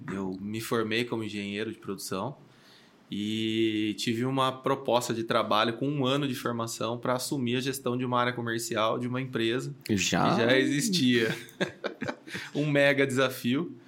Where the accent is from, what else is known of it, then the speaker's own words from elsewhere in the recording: Porto Ferreira, São Paulo, Brazil; E eu sou de Porto Ferreira. Porto Ferreira é a capital da cerâmica.